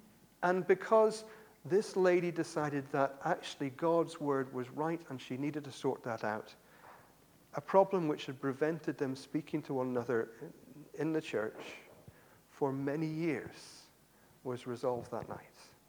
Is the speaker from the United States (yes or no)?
no; United Kingdom; We would today shake hands because we're British and we do that kind of thing.